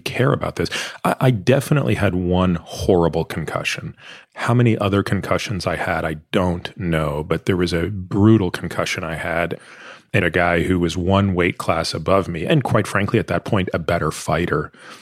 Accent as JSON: {"language": "English", "town": "Toronto", "region": "Ontario", "country": "Canada", "tie": "born or raised there", "said": "I grew up in Toronto."}